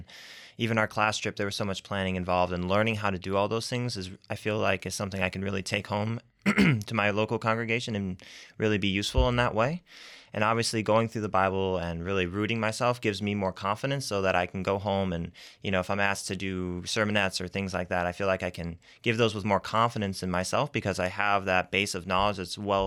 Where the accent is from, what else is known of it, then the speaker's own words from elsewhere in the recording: Sublimity, Oregon, United States; born there; also born or lived in Virginia / Massachusetts; I was actually originally born in Oregon in a little town called Sublimity, and then my family eventually moved first to Virginia, where I spent a couple years, and then finally up to Massachusetts